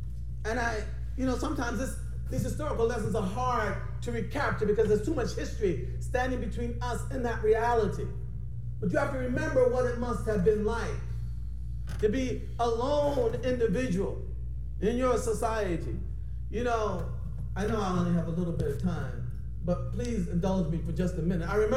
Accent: Philadelphia, Pennsylvania, United States; Now, as you might be able to tell, you know, I am an OG from Philadelphia, but I also have a sensitive side, you know?

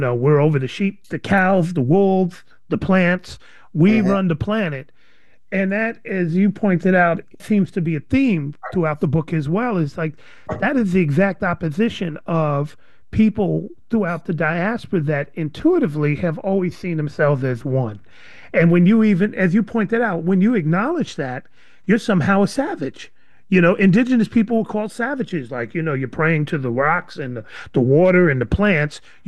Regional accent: New York City, New York, United States; growing up in the Bronx, you had your Puerto Rican folks, you had your Jamaican folks, you had your black folks from the South.

